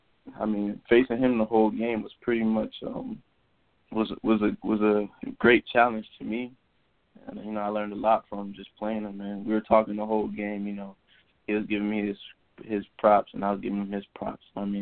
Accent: Miami, Florida, United States; I grew up in Miami, Florida, actually, and there's a lot of competition out here.

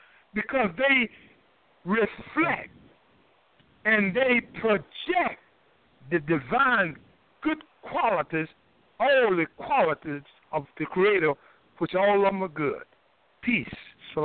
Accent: Southern United States, United States; I ain't never seen, when I was raised in the South, an apple tree bearing no peaches.

